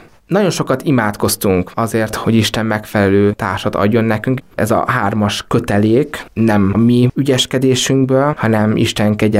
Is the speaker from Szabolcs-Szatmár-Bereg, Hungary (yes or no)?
yes; Nyíregyháza, Szabolcs-Szatmár-Bereg, Hungary; volt egy nagyon nagy fordulópont, amikor Nyíregyházáról elkerültem Pécsre